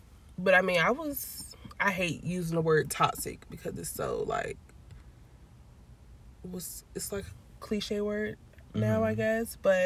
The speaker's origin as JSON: {"language": "English", "town": "Virginia Beach", "region": "Virginia", "country": "United States", "said": "I'm from Virginia Beach, and my major is nursing."}